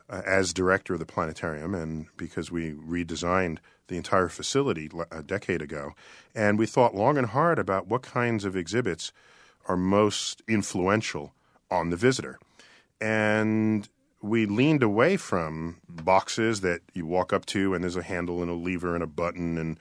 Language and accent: English; Bronx, New York, United States; born there; And I was born in the Bronx, New York, where I pretty much thought I'd seen all the stars visible.